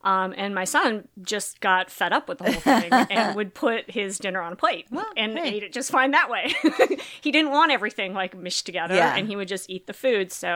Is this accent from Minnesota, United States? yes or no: yes; Minneapolis, Minnesota, United States; I grew up in Minneapolis.